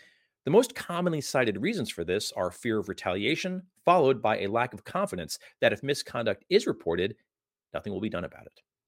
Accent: New Jersey, United States; After all, I'm from New Jersey, and if there's one thing I know how to do, it's cutting across a few lanes of traffic at a moment's notice.

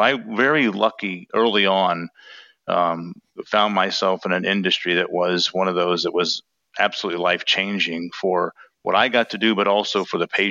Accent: Warsaw, Indiana, United States; I grew up in the Warsaw community, but I grew up on a farm.

